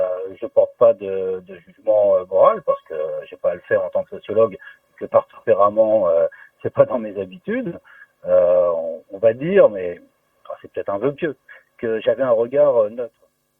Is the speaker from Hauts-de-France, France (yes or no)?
yes; Hauts-de-France, France; Ah, d'accord, bon, bah, moi de l'Aisne.